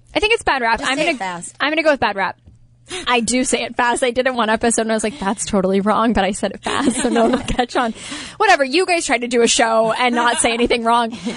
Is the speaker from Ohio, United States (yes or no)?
yes; Ohio, United States; I'm from Ohio. And so I kind of come from the same type of, you know, Midwestern sweet background.